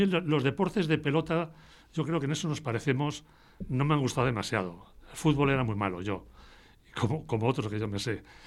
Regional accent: Madrid, Community of Madrid, Spain; Nací y he vivido siempre en Madrid.

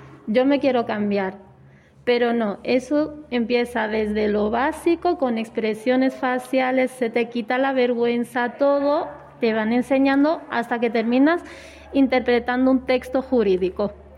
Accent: Ceuta, Spain; De Ceuta.

